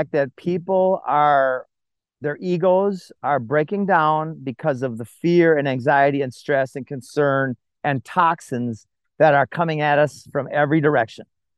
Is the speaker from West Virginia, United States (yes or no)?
no; Minnesota, United States; I grew up in Minnesota, so I use the word God.